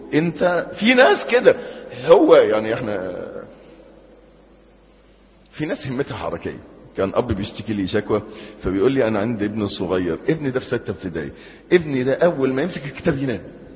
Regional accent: Egypt; احنا عندنا في مصر

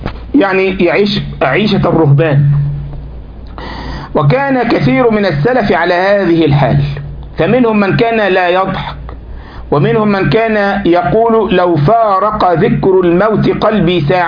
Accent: Egypt; يقول لك يا أخي حتى عندنا في مصر في قهوة

